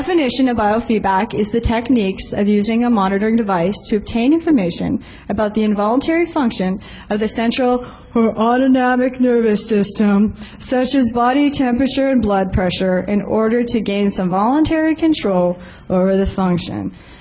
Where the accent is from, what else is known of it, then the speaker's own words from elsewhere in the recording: Canada; For those of you who weren't here last year, I'm actually Canadian.